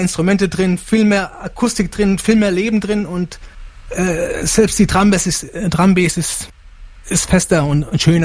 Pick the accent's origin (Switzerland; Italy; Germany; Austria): Italy; first language Italian; German is a second language; Ich bin in Italien geboren und aufgewachsen. Und der italienischen Sprache natürlich immer noch mächtig und ich singe auch gerne auf Italienisch.